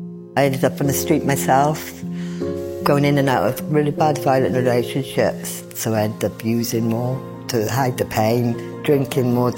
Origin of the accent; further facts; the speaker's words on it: Narberth, Wales, United Kingdom; born there; moved away as an adult; now in London, United Kingdom; I was born in West Wales, Narberth, Pembrokeshire.